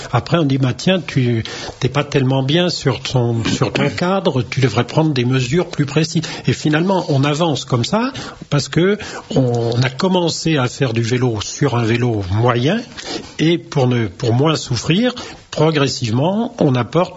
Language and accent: French; Brittany, France; En tant que bon breton, moi j'avais mes grands-parents qui habitaient à Guingamp.